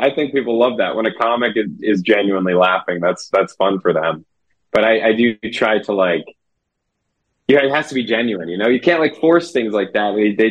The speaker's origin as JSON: {"language": "English", "town": "Philadelphia", "region": "Pennsylvania", "country": "United States", "said": "probably because I'm from Philadelphia, and Philadelphia is an upsetting place."}